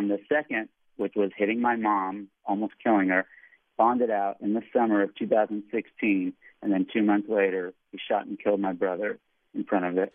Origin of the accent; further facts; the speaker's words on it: Lebanon; Our family is Lebanese. We come from Lebanon